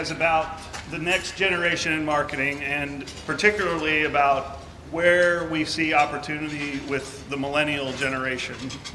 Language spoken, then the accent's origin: English; Kansas City, Missouri, United States; So I'm from Kansas City. Our Royals did pretty good last year.